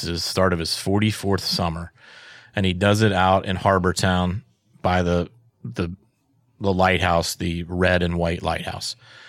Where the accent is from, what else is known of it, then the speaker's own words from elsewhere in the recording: Ohio, United States; I'm like, I'm from Appalachian, Ohio, man. I'm no Yankee.